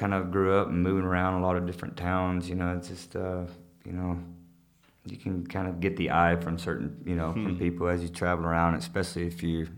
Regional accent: New Mexico, United States; also born or lived in Texas; Yeah, mostly New Mexico and Texas, yeah.

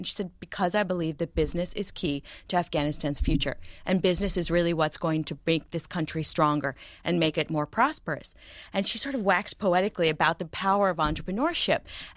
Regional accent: Greenbelt, Maryland, United States; I am. I grew up in Greenbelt, Maryland, right next to the University of Maryland.

